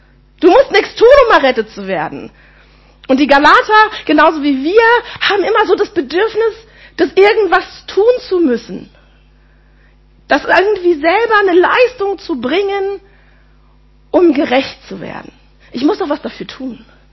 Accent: Berlin, Germany; accent: Berlin; die Berliner Schnauze in mir liebt den Spruch nach wie vor.

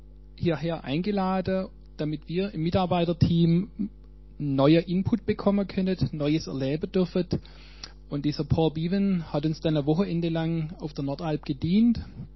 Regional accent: Weilheim an der Teck, Baden-Württemberg, Germany; ich komme aus Weilheim-Teck

